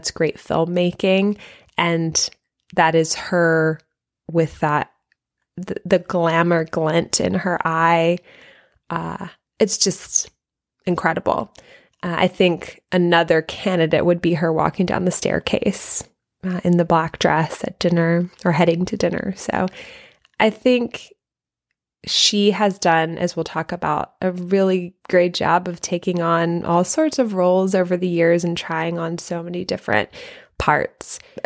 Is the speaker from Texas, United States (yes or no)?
no; Shreveport, Louisiana, United States; We didn't have theaters. I grew up in Shreveport, Louisiana. We didn't have movie theaters that were really showing independent film that much.